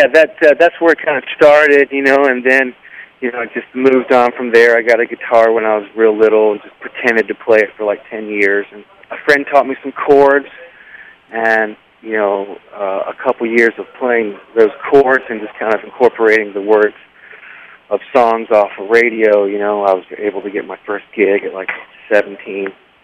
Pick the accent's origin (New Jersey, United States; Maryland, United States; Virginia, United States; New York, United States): Virginia, United States; Fredericksburg; born there; I was born in Fredericksburg, Virginia.